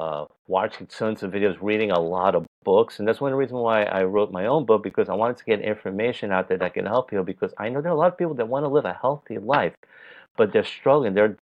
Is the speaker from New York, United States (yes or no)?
yes; New York, United States; All right, so I grew up in New York. I've lived there all my life.